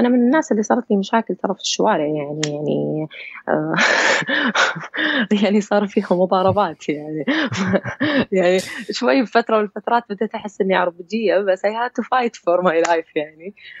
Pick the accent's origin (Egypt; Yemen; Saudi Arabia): Saudi Arabia; فما كانوا يرفضون لأنها شركات سعودية، أنا بنت سعودية